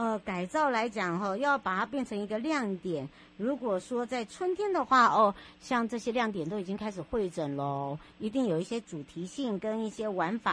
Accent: Taiwan; 回到我的故乡花东纵谷了

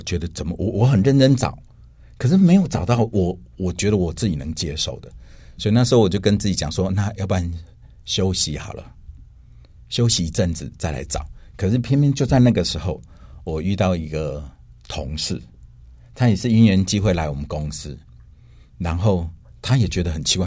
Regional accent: Xihu, Changhua County, Taiwan; 我老家在彰化西湖

